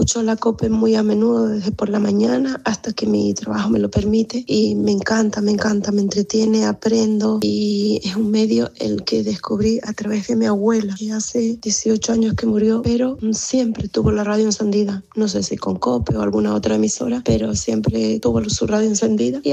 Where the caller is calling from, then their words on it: Canary Islands, Spain; de Tenerife.